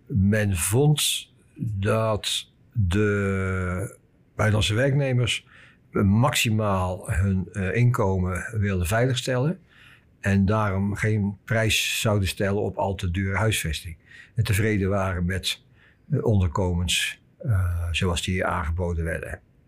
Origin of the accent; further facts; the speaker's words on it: Rotterdam, South Holland, Netherlands; Dus ik woon nu in Rotterdam, hè? En ik kwam uit Rotterdam.